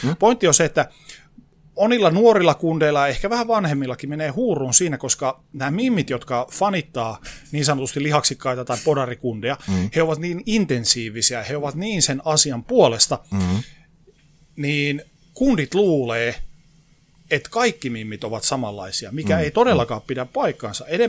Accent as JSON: {"language": "Finnish", "town": "Oulu", "region": "North Ostrobothnia", "country": "Finland", "said": "mä olen siis Oulusta kotoisin"}